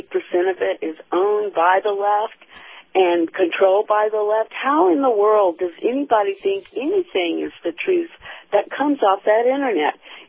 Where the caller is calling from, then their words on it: St. Petersburg, Florida, United States; from St. Petersburg.